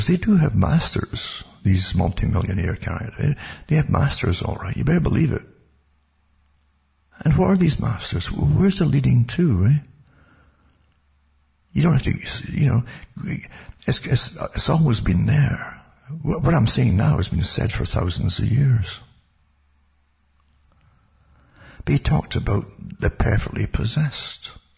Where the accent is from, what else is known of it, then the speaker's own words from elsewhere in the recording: Ontario, Canada; I'm from Ontario, Canada, Northern Ontario, where I live or exist.